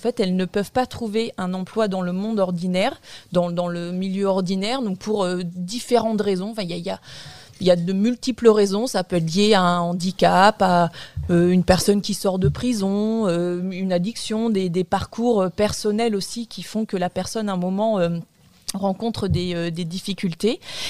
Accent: Angers, Pays de la Loire, France; On vient d'Angers.

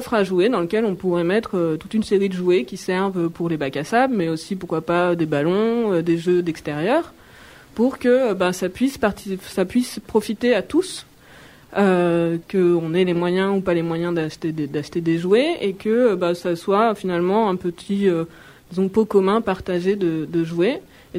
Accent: Grenoble, Auvergne-Rhône-Alpes, France; j'ai 39 ans et je suis grenobloise, disons presque d'origine. J'ai toujours vécu, peut-être pas à la ville de Grenoble, mais dans l'agglomération en tout cas.

